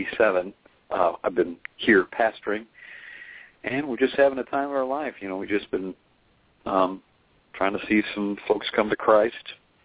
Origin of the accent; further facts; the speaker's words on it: Arnold, United States; I'm from Arnold. It's my hometown. I went to the local high school here and all that.